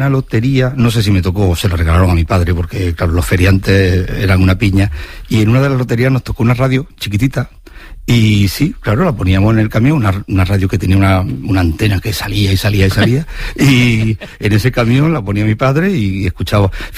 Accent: Lucena, Andalusia, Spain; yo soy de Lucena, un pueblo de Córdoba

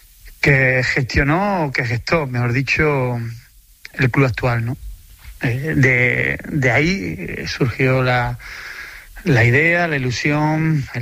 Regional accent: San Fernando, Andalusia, Spain; en este proyecto de mi ciudad, de mi pueblo, de mi vida, ¿no?, que es San Fernando

